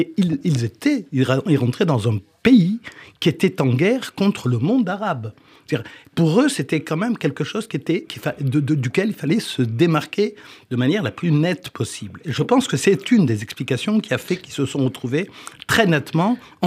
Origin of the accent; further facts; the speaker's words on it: France; vu que nous sommes français d'origine